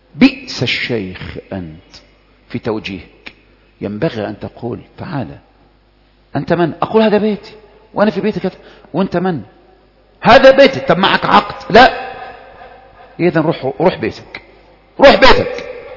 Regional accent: Egypt; زي القضاء اللي عندنا في مصر مشهور

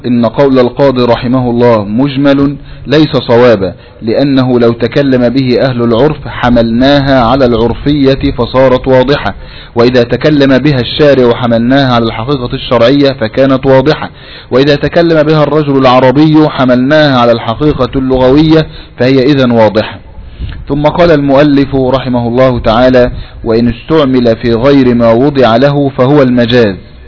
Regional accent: Najd, Saudi Arabia; أما عندنا في نجد فالشاة هي الأنثى من الضأن

